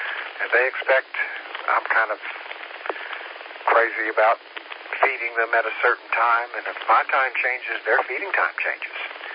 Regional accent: Kingsport, Tennessee, United States; That would be Bristol, Johnson City, and my hometown of Kingsport.

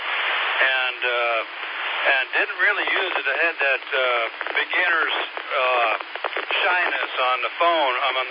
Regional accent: California, United States; But just FYI, I was from Southern California. If you know where Temecula and Marietta is, that's where I used to live in Marietta.

